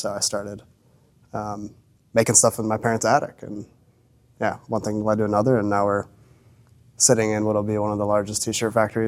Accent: Lakewood, United States; Well, I'm born and raised, and I'm from Lakewood, and I still live in Lakewood.

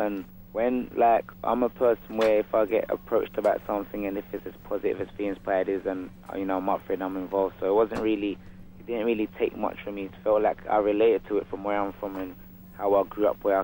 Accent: Bow, London, United Kingdom; I grew up in Bow

